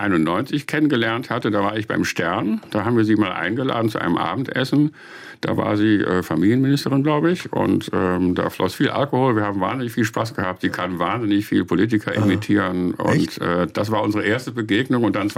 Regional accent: Bonn, North Rhine-Westphalia, Germany; Ich bin ja auch in Bonn groß geworden, das war damals Bundeshauptstadt

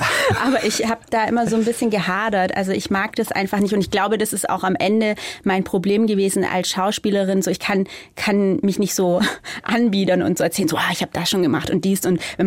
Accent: Reutlingen, Baden-Württemberg, Germany; also born or lived in Nürtingen; Und von dem her bin ich so ein bisschen zweisprachig quasi aufgewachsen. Aber natürlich kann ich Schwäbisch. Ich bin in Reutlingen aufgewachsen, in Nürtingen geboren.

